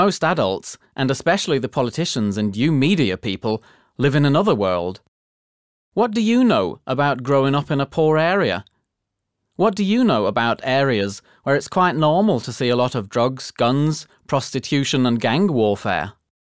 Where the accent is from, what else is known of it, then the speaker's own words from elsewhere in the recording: Birmingham, West Midlands, United Kingdom; from Birmingham. I'm 21.